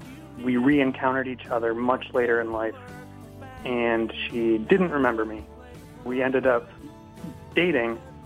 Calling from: Brooklyn, New York, United States; I'm calling from Brooklyn, New York.

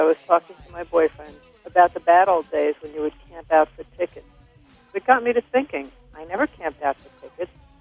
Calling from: South Salem, New York, United States; I'm calling from South Salem, New York.

